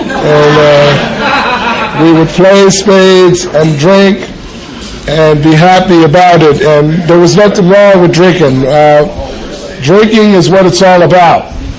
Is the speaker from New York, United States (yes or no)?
no; Los Angeles, California, United States; I grew up in the Jordan Downs Housing Project in Watts, over off 103rd and Grape Street.